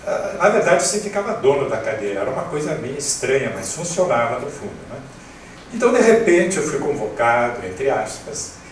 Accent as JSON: {"language": "Portuguese", "region": "Rio de Janeiro", "country": "Brazil", "tie": "born there", "said": "eu tinha uma grande vontade de retornar ao Rio, que é a cidade onde eu nasci."}